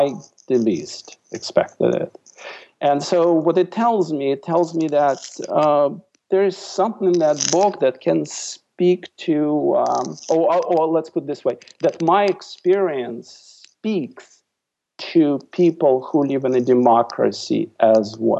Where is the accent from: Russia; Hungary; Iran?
Russia; Saint Petersburg; English is a second language; moved away as an adult; now in United States; I grew up in the Soviet Union. I came to the United States when I was 27 years old in 1983. So I came as an adult. I grew up in what was called Leningrad. Now it's St. Petersburg again.